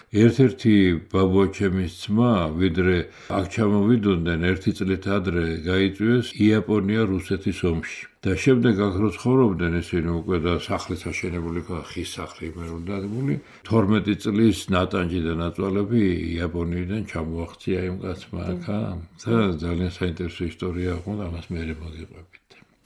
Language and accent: Georgian; Ananauri, Kakheti, Georgia; born there; მე დავიბადე ლაგოდეხის რაიონში სოფელ ანანაურში, აფენისა და ლელიანის შუა ეს სოფელი